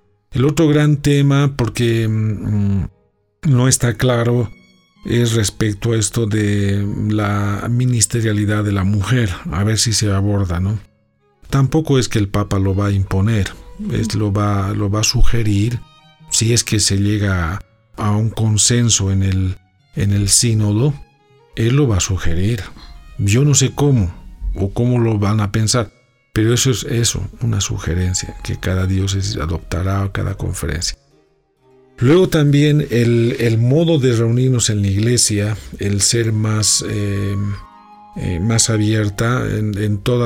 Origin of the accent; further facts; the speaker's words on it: Bolivia; Y que toquemos temáticas que nos estén afectando, ¿no? Como bolivianos.